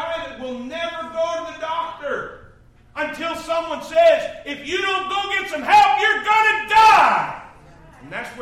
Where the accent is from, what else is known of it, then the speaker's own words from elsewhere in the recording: Canada; I'm Canadian, and I'm thinking